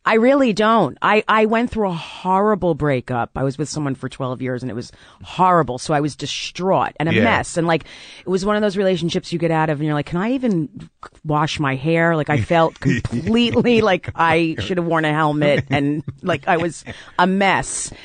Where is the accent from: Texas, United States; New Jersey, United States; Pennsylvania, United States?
New Jersey, United States; South Orange; Yeah, I grew up in South Orange, New Jersey.